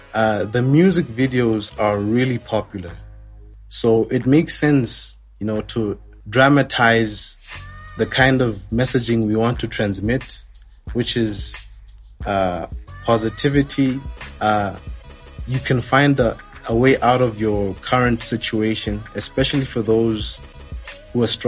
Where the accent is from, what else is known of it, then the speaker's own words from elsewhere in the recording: Lesotho; from Lesotho, and my solution was the Cape Town Talent Hub.